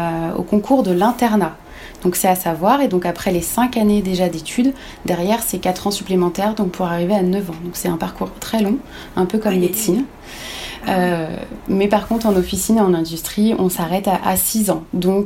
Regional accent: Bourgogne-Franche-Comté, France; j'ai 30 ans, je suis originaire de Bourgogne, donc j'aime la moutarde et les bons vins.

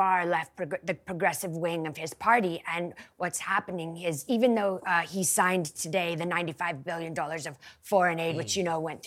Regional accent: California, United States; If you go to my home state of California, and it is literally full of the American dream.

